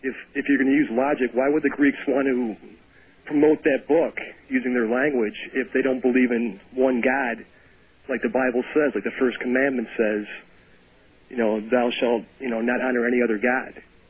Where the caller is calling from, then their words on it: Chicago, Illinois, United States; I'm calling from Chicago.